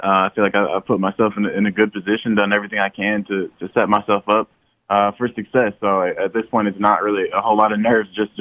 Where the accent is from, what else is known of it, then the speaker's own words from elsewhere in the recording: Marshall, Minnesota, United States; growing up in Marshall, being able to, you know, grow and develop in Fargo-Moorhead community.